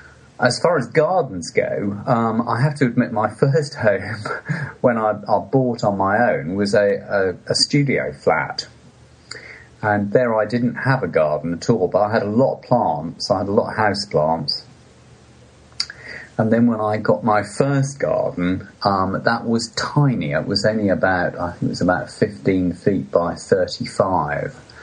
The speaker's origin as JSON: {"language": "English", "region": "West Midlands", "country": "United Kingdom", "tie": "born or raised there", "said": "And I grew up in the Midlands, sort of in the heart of England, in Warwickshire. And I grew up in a very sort of typical semi-detached house."}